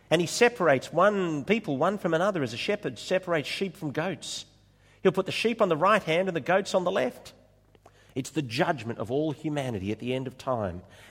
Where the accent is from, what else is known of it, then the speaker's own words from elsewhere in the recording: Australia; born there; because I was born in Australia and not in the Sudan.